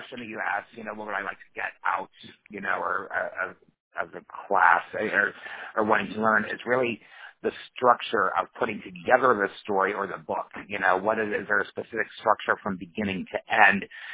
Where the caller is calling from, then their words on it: New York City, New York, United States; Rick, I'm calling from New York City.